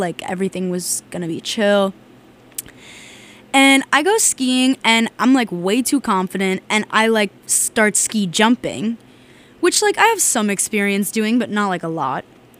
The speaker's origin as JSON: {"language": "English", "region": "Oregon", "country": "United States", "said": "Also, I'm from Oregon, and Tufts is in Mass, obviously."}